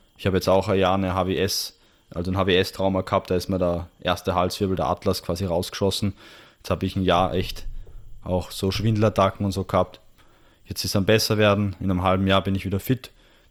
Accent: Austria; Und es war noch bei uns in Österreich

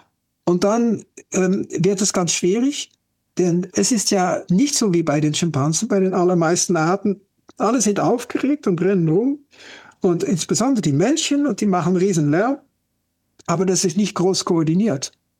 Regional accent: Netherlands; German is a second language; Ich bin ja Holländer

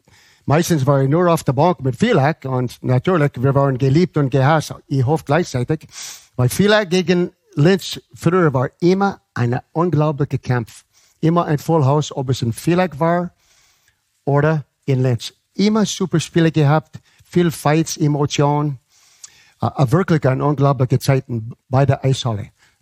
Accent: Canada; German is a second language

